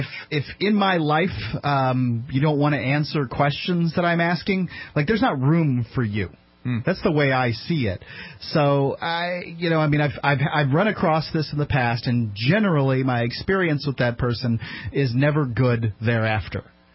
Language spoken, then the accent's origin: English; Florida, United States; Right, we're both southern. We're both from Florida.